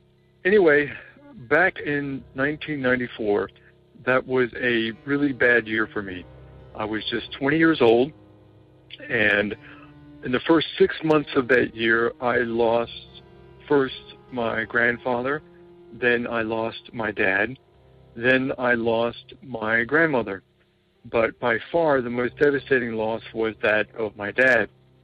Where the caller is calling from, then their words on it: New Jersey, United States; I'm calling from New Jersey.